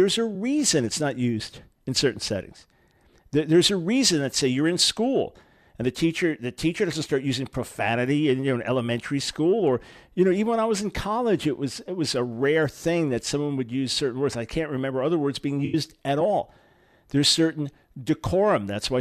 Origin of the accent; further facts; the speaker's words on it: New York, United States; I'm a New Yorker. I grew up with snow.